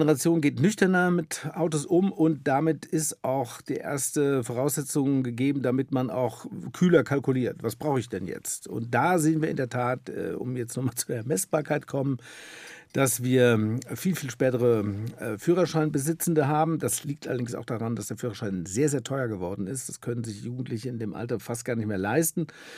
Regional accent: Freudenberg, North Rhine-Westphalia, Germany; ehrlich gesagt bin ich nur in Siegen geboren und ein paar Kilometerchen weiter in dem wunderschönen Ort Freudenberg. Name ist Programm, mitten in der schönsten oder einer der schönsten Naturgegenden im schönen Siegerland aufgewachsen.

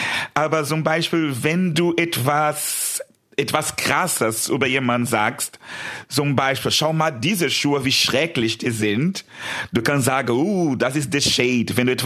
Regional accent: São Paulo, Brazil; German is a second language; In meiner Heimat in Brasilien, ich war noch sehr jung

